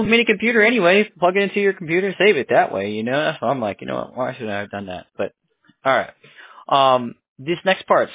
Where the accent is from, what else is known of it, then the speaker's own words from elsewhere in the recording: Arvada, Colorado, United States; now in Pennsylvania, United States; I used to live in, I used to live everywhere in Colorado. My house was in Arvada. I went to school at Green Mountain High. but I moved recently to Pennsylvania